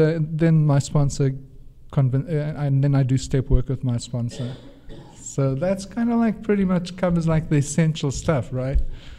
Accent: South Africa; now in Canada; I'm South African. I'm living in Canada.

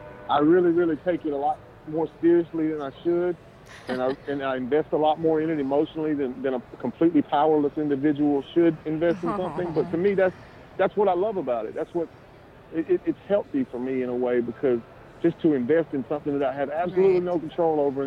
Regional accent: LaGrange, Georgia, United States; in Greenville, Tennessee, about 4.5 hours north of where I grew up in LaGrange.

